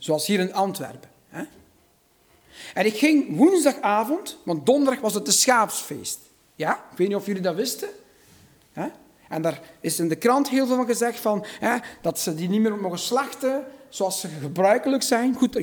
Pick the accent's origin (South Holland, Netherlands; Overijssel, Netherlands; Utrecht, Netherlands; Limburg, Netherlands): Limburg, Netherlands; Meulenberg; Ik kom uit de Meulenberg. Dat is een heel klein dorpje ergens in Limburg. In die streek bekend als een behoorlijk berucht buurt.